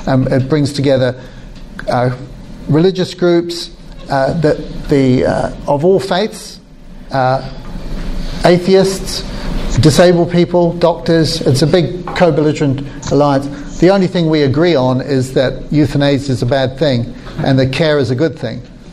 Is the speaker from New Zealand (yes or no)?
yes; New Zealand; So where do I come from? I, you know, I'm a New Zealander.